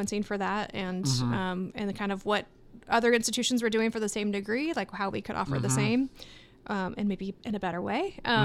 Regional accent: Iowa, United States; And I'm from Iowa.

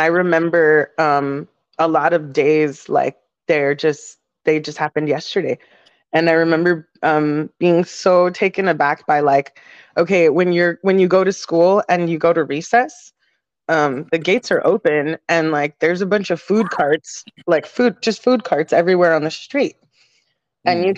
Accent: United States; for people who don't know, I'm Mexican American. I'm what they call a pocha.

